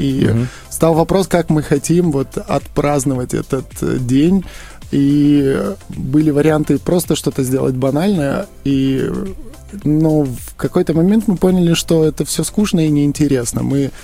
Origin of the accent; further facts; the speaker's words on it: Vilnius, Vilnius County, Lithuania; now in Belarus; уже понятно, что я не коренной белорус, и я из Вильнюса, из Литвы